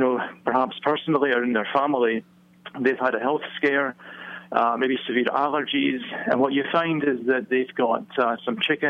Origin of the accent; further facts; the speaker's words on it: Scotland, United Kingdom; now in United States; Yes, we're based in Virginia, and I'm actually calling in from our new plant in Lubbock, Texas. But I'm from neither place. I'm from Scotland originally.